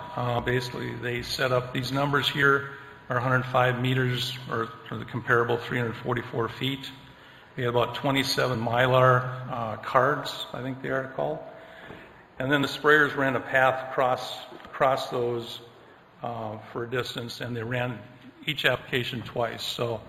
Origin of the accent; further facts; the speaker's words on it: Minnesota, United States; I come from Minnesota, but up there when I farmed